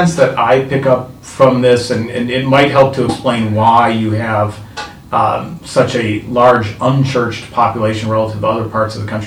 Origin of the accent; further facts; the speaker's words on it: Midwest, United States; also born or lived in California; I'm somewhat of an outsider growing up in the Midwest, spending time in California and coming up here